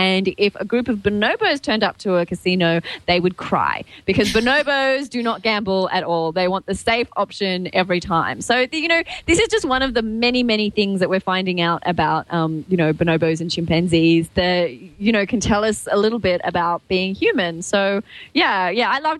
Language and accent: English; Australia; Dr. Kiki, I am from Australia. You know how far away that is?